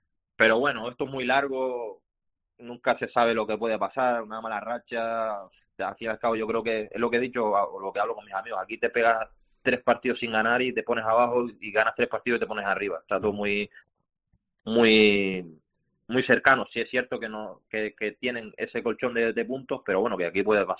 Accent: Canary Islands, Spain; Yo, al fin y al cabo, soy canario.

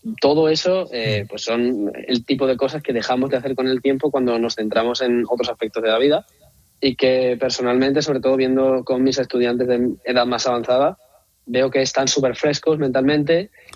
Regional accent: Extremadura, Spain; especialmente de mi tierra, obviamente, del buen jamón que tenemos, del buen aceite de oliva

